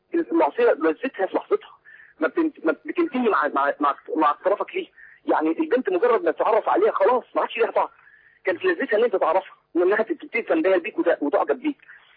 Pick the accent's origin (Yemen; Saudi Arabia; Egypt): Saudi Arabia; كنت متربى انا وانا صغير كنت في السعوديه